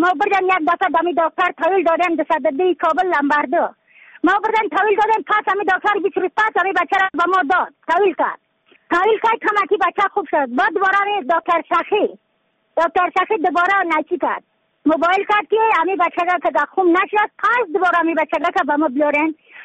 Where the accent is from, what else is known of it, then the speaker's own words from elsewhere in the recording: Badakhshan, Afghanistan; از بدخشان هستم، مرکز بدخشان ولسوالی اکل پایان.